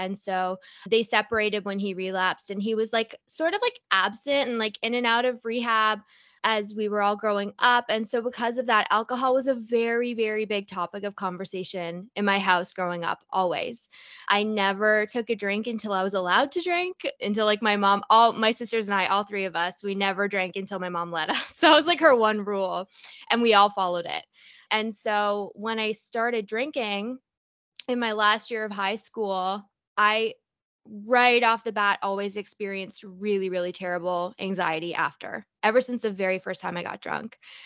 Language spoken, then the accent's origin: English; Toronto, Ontario, Canada; Yeah, I'm from Toronto. I'm 29. I'll be 30 this year.